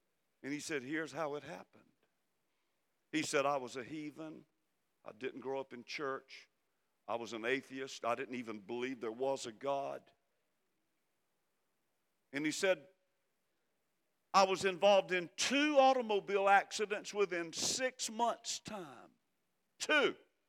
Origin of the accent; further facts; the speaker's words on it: South Carolina, United States; We're from South Carolina.